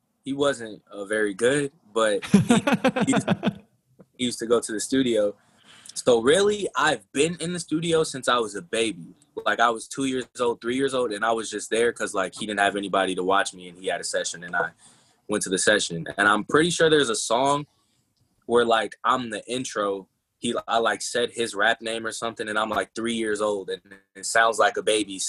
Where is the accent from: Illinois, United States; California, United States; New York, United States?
Illinois, United States; Evanston; I'm from Chicago's bordering suburb. Like, I literally live on the border. My street is like the border of Chicago and a suburb called Evanston. I live on the Evanston side of the border.